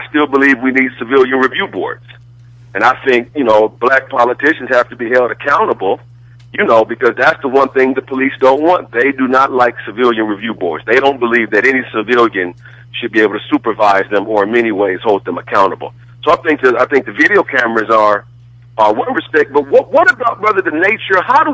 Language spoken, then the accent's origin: English; Cleveland, Ohio, United States; now in Baton Rouge, United States; I was living in Baton Rouge and I was teaching at LSU, and I'm originally from Cleveland.